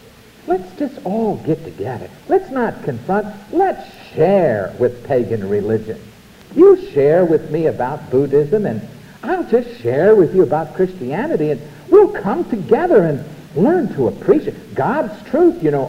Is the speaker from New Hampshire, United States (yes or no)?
no; New York, United States; I'm a New Yorker, how can I help it? I have to talk this way.